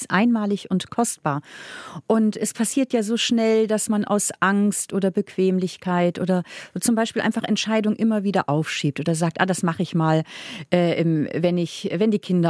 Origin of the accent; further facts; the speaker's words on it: Germany; moved away as an adult; also born or lived in Munich; now in Vienna, Austria; Ich bin Deutsche, habe auch lange hier in München gelebt, aber lebe jetzt derzeit in Wien.